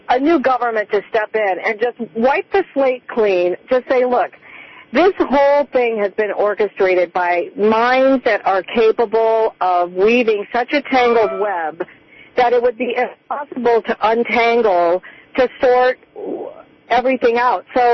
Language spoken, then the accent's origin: English; Detroit, Michigan, United States; now in Los Angeles, United States; I live in Los Angeles, but I'm from Detroit. And, you know, I just want to say Detroit is a great city to be from.